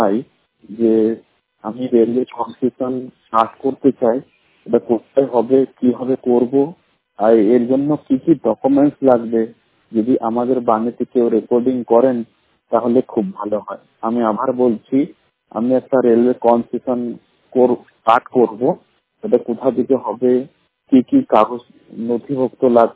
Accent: Allahabad, Uttar Pradesh, India; আমার বাড়ি হলো ইলাহাবাদ, আমি দুচোখে অন্ধ।

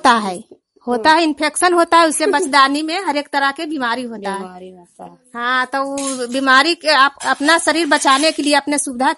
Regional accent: Ganpura, Bihar, India; ग्राम गनपुरा, मैं ललंदा जिला की निवासी हूँ।

